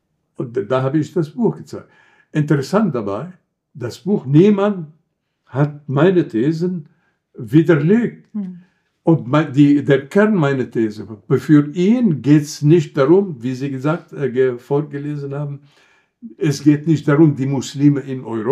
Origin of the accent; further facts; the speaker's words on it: Lebanon; Ich komme aus dem Libanon und weiß, dass diese Verschiedenheit, solange ein gemeinsamer Nenner nicht vorhanden ist, dann gibt es einen Konflikt.